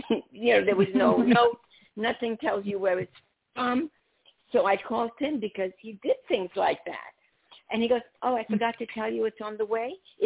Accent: Budapest, Hungary; Like, I'm from Hungary. I'm from Budapest.

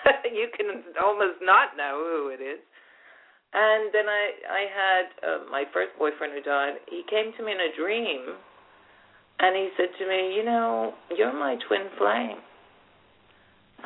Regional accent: United States; moved away as an adult; now in London, United Kingdom; I'm American, as you can hear by my voice. I moved over to the UK in 1985. And I made London my home.

